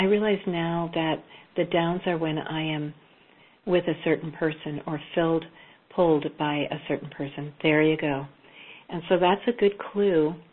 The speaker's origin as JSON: {"language": "English", "town": "Lubbock", "region": "Texas", "country": "United States", "tie": "born or raised there", "said": "is from my hometown of Lubbock."}